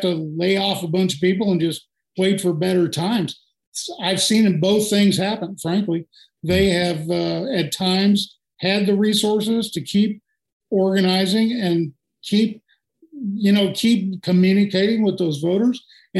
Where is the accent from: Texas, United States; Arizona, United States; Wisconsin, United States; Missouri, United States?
Texas, United States; Houston; born there; I was born in Houston.